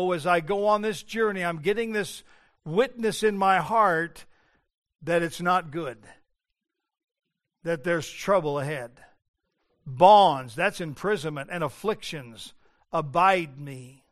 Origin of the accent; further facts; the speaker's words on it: Denver, Colorado, United States; born there; I am an American citizen, born in Denver, Colorado, June the 1st, 1954, in Mercy Hospital.